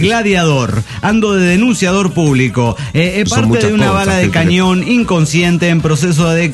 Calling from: Greenville, Carolina, United States; de Greenville, Carolina.

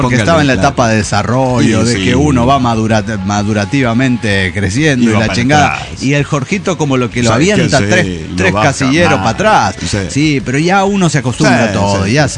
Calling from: Tijuana, Baja California, Mexico; Hola, ¿cómo están? Soy el indeciso de Tijuana, México.

